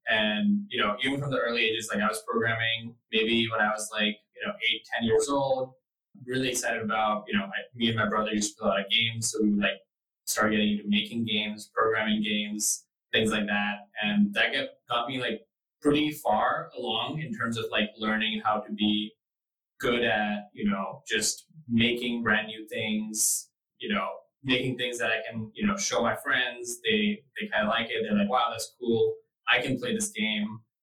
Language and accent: English; India; also born or lived in United States; besides sort of being born in the US, like I never actually came back once going to India.